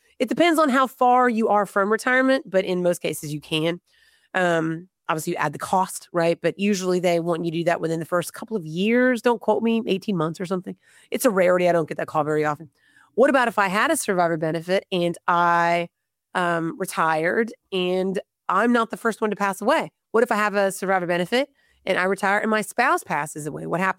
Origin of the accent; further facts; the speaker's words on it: Florida, United States; I'm from Florida, so we say go Gators.